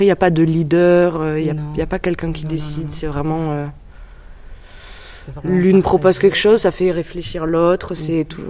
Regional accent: Rodez, Occitanie, France; moved away as an adult; Moi du coup j'ai fait beaucoup de danse à Rodez, en Aveyron

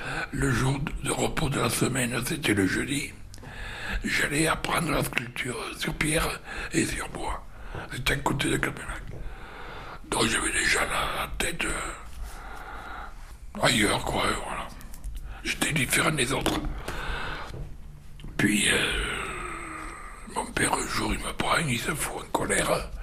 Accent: Capdenac, Occitanie, France; Je suis né à Cadenac, Aveyron, une ville essentiellement du chemin de fer, quoi.

